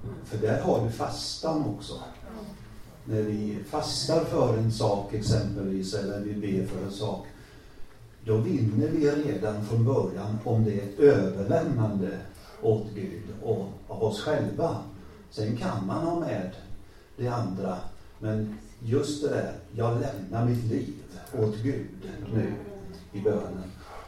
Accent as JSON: {"language": "Swedish", "town": "Möcklehult", "region": "Jönköping County", "country": "Sweden", "tie": "born or raised there", "said": "jag kommer från lilla byn Möcklehult ner åt Värnamo till."}